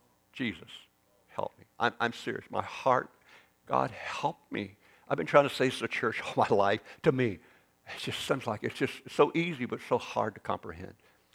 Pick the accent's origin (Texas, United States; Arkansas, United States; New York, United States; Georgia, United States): Arkansas, United States; Help me, I'm from Arkansas.